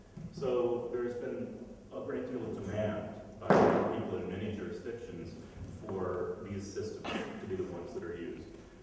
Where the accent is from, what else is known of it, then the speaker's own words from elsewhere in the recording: California, United States; I'm from Humboldt County, California.